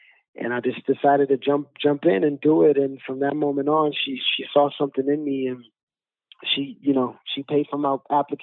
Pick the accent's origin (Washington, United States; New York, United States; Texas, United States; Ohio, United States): New York, United States; Brooklyn; You know, I grew up in Bushwick.